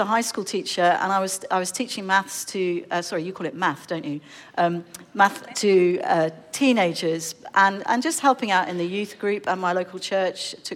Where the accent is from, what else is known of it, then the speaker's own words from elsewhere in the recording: London, United Kingdom; now in Tunbridge Wells, United Kingdom; I bring you greetings from the UK. So I grew up in London and I'm currently living about an hour south of London in a place called Tunbridge Wells.